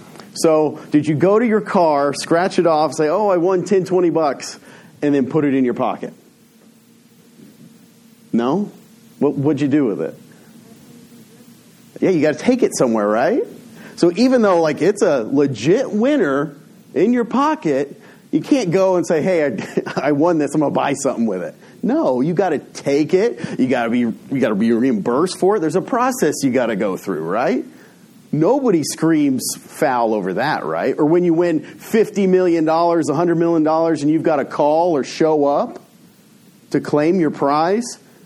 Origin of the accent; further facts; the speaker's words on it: United States; A lot of times, being American is the best and worst thing. because we have this amazing view of freedom.